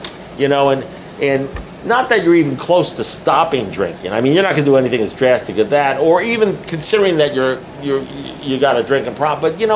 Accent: Coral Gables, Florida, United States; I'm an alcoholic from Carl Gables

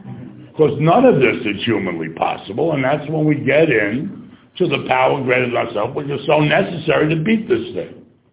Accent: New York, United States

